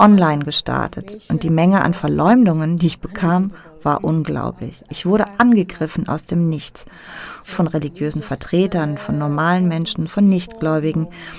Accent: Oman; moved away as an adult; now in Berlin, Germany; ich komme aus dem Oman. Seit Oktober 2016 lebe ich in Berlin.

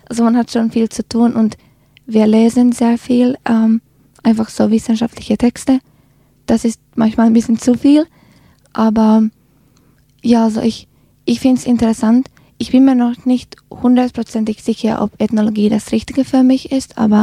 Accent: Helsinki, Uusimaa, Finland; German is a second language; now in Tübingen, Germany; Und ich komme aus Süden, aus Helsinki. Und da ist die Landschaft ein bisschen anders als zum Beispiel hier in Tübingen.

